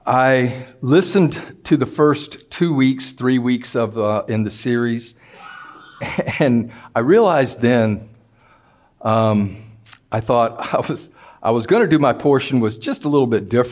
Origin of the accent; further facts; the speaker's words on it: Atlanta, Georgia, United States; We include everything down to Macon almost. We go all the way to Chattanooga. I'm from Atlanta.